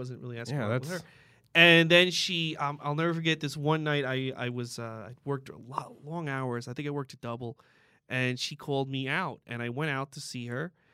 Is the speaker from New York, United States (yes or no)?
yes; New York City, New York, United States; I grew up in Astoria, Queens, so a lot of my friends aren't, like, really refined.